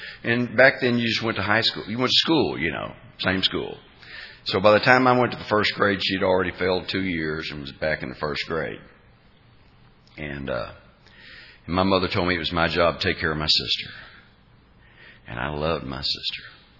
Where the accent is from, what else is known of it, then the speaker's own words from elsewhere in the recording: Arkansas, United States; born there; I was born in Arkansas. My mom and dad divorced and remarried each other 4 times.